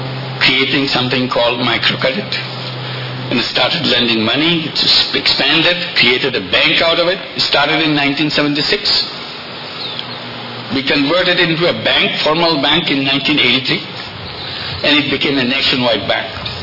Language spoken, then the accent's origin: English; Bangladesh; English is a second language; I felt that I'm a lucky person that I'm from Bangladesh. I was born in Bangladesh.